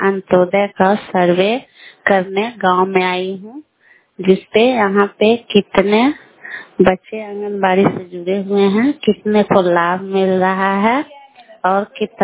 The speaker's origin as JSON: {"language": "Hindi", "town": "Gumia", "country": "India", "said": "और मैं गुमिया पंचायत की निवासी हूँ।"}